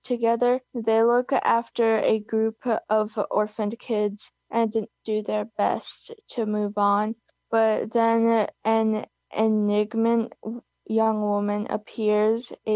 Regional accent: Hudson, New York, United States; I am a student of MC Smith. I'm a elementary school, and I'm also from Hudson.

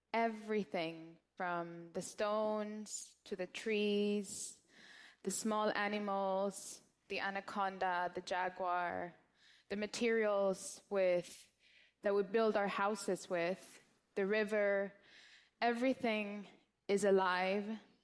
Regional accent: Sarayaku, Pastaza, Ecuador; I am Quichua from Sarayaku, and I have come a long way from the Ecuadorian Amazon.

